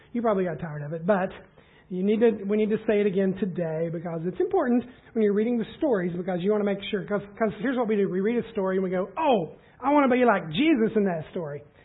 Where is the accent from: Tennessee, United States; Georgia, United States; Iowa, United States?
Tennessee, United States; I get that. I'm from Tennessee. People stumble over that all the time, right?